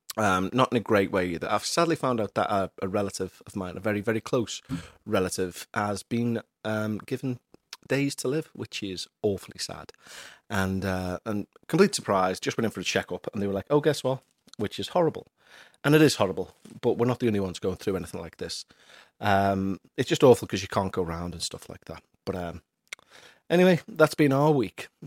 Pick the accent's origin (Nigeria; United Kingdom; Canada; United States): United Kingdom; Aintree, North West England; something very terrifying has happened in my hometown. Yes, in Aintree, which is a suburb of Liverpool where they host the Grand National.